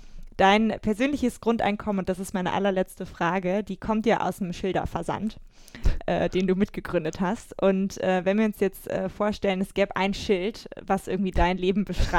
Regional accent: Cologne, North Rhine-Westphalia, Germany; Ich bin in Köln aufgewachsen und der Großteil meiner Freunde ist im Westen von Deutschland groß geworden.

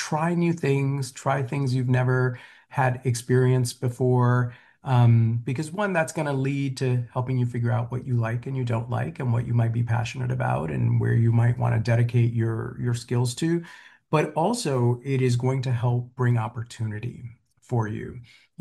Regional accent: New York City, New York, United States; you know, I grew up in the South Bronx. We don't hike. That's not a thing that happens in the South Bronx.

